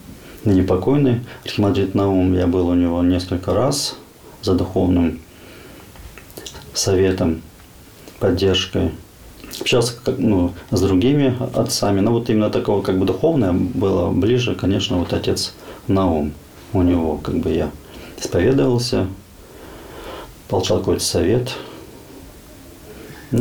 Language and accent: Russian; Kazakhstan; Сам родом я из Казахстана. Я там родился, вырос, закончил школу, институт педагогический.